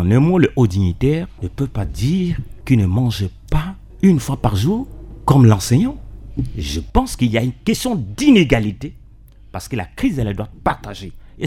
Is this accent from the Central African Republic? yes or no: yes; Central African Republic; Moi, je pense que nous sommes autour de cette table, c'est que nous sommes des Centrafricains. Nous sommes des héritiers de ce pays.